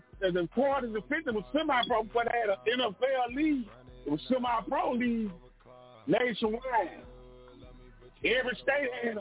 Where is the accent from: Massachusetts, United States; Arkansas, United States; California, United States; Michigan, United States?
Arkansas, United States; well, I'm from Dick, Martin, Arkansas, we still have a professional league here in Arkansas.